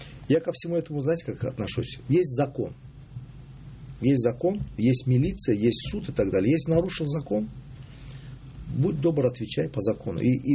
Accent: Baku, Azerbaijan; когда мы росли и воспитывались в Баку до 80-го года

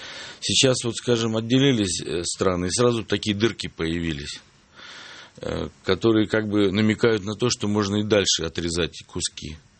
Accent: Ukraine; also born or lived in Chuvashia; now in Moscow, Russia; Детство скорее прошло на Украине, в Чувашии только последние годы, вот окончание школы. И потом с того времени я уже Москва, Московская область, уже такое большое количество лет прожил, что можно и москвичом меня записать.

